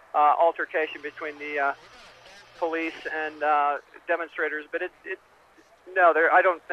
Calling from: Calgary, Alberta, Canada; Hi, I'm from Central Calgary.

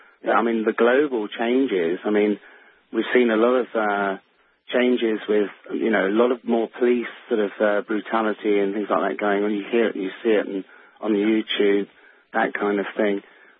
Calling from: South West England, United Kingdom; I'm calling from Devon in England

